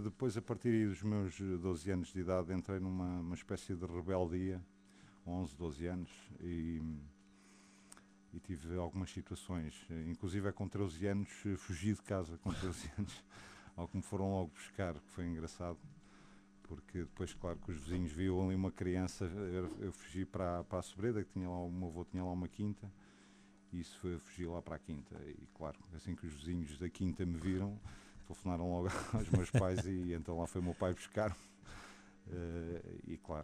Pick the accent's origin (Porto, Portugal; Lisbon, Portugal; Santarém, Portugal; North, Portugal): Lisbon, Portugal; also born or lived in Viseu / Mangualde; Tive que saímos de Viseu, fomos para Mangualde. E depois rapidamente viemos para Lisboa quando eu tinha 4 anos de idade.